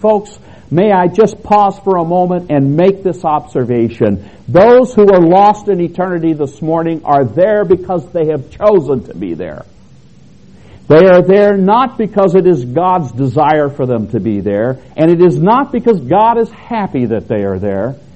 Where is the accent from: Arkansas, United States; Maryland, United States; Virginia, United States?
Arkansas, United States; But I'm pretty sure I'm from Arkansas. as some of you are probably discovering, oh yeah, he is from Arkansas for sure.